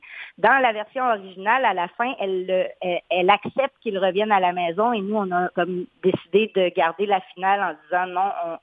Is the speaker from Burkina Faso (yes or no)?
no; Quebec, Canada; Moi, je suis originaire de la région des Bois-Francs.